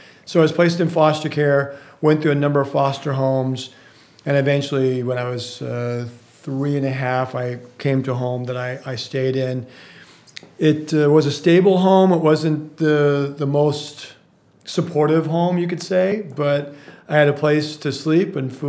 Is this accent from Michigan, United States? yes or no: no; Las Vegas, Nevada, United States; also born or lived in Sacramento, California; I was born in Sacramento, California. My mother moved to Las Vegas when I was a baby.